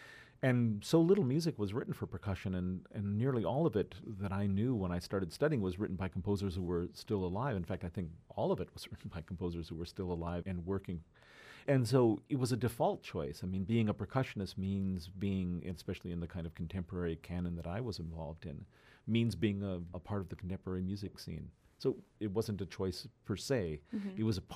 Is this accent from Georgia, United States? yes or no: no; Iowa, United States; I mean, I grew up in Iowa. I mean, there weren't instruments native to that area.